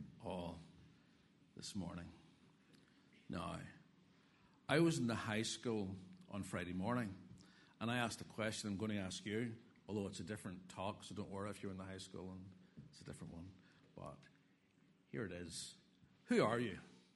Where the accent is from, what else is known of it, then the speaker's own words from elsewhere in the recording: Ballymena, Northern Ireland, United Kingdom; although we both live in Riff Island, I'm from Ballymena